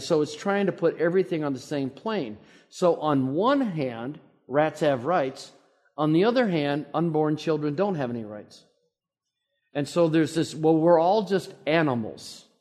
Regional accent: California, United States; I'm from California, so that's...

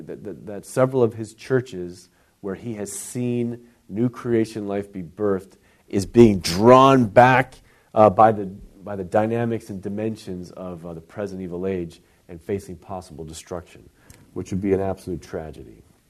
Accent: United States; For me, I'm an American Christian, and I think it's incumbent upon the American church to recognize all of the tribalisms that affect our culture.

